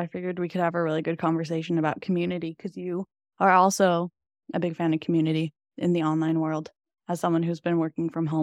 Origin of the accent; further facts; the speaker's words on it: Salmon Arm, British Columbia, Canada; So I am in my hometown once again, Salmon Arm, if any of you know it.